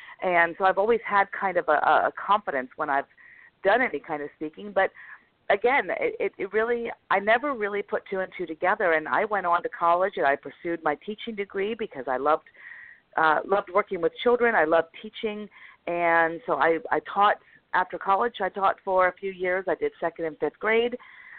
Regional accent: Mid-Atlantic, United States; accent: East Coast; Yeah, it is probably a bit of my accent because I was born outside of D.C. and stayed kind of in the Mid-Atlantic area. So there was a lot of influence from Pennsylvania, New Jersey, New York, and so you can definitely detect that East Coast accent in me

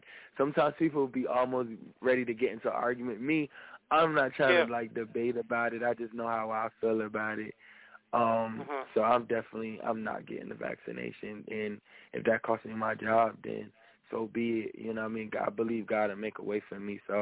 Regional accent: Trenton, New Jersey, United States; I'm from Trenton, New Jersey.

